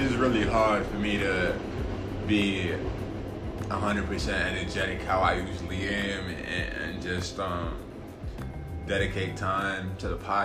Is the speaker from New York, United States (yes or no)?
yes; New York, United States; Just because, I mean, as a New Yorker, if you've been anywhere else, you know people automatically know where you're from.